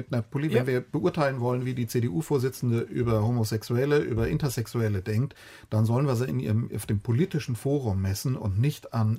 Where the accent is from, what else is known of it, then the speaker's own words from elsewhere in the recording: Cologne, North Rhine-Westphalia, Germany; Ich bin in Köln groß geworden.